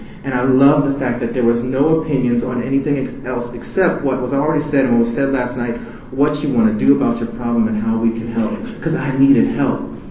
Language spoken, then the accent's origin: English; Chicago, Illinois, United States; And I'm from Chicago, too, so I'm not an East Coaster at all.